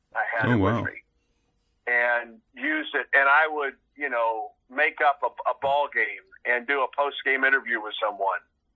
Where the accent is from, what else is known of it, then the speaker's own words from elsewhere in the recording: Illinois, United States; now in Auburn, United States; She was from Chicago. I was from Southern Illinois. We had met in Carbondale and moved to the Auburn-Opelika area.